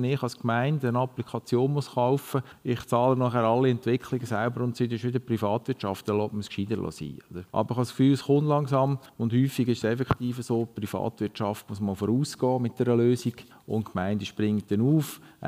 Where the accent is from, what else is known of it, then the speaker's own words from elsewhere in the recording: Switzerland; Probleme, die wir haben bei uns in der Schweiz, sind halt nicht so wahnsinnig viele in der Anzahl